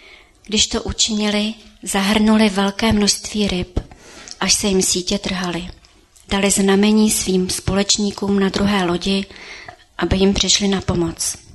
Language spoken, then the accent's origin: Czech; Ústí nad Labem, Ústí nad Labem Region, Czechia; now in Varnsdorf, Czechia; Já jsem se stěhovala ve svých 22 letech, jsem se vdala a stěhovala jsem se z Ústí nad Labem do Varnsdorfu za svým manželem. A stěhovala jsem se z města, kde jsem vyrostla.